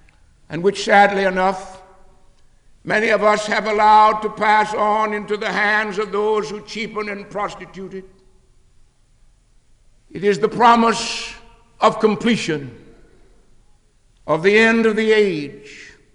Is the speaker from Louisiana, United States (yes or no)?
yes; Louisiana, United States; born there; President McCall has referred to the fact that I was born in Louisiana.